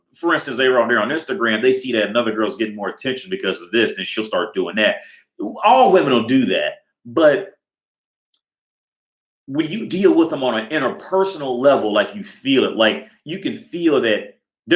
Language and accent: English; Ohio, United States; I'm from Ohio, but I traveled to Atlanta a lot.